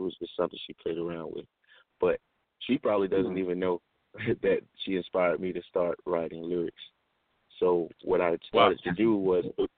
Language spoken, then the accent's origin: English; Norfolk, Virginia, United States; I'm from all over Norfolk. You know what I'm saying? I've lived in almost every neighborhood in Norfolk. I come from Burtley area though, on the south side of Norfolk.